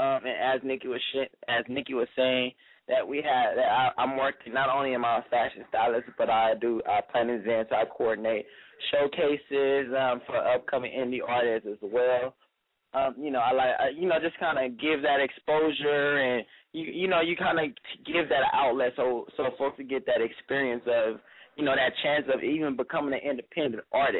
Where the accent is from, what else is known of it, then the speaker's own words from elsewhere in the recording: Watts, California, United States; I'm from Watts, California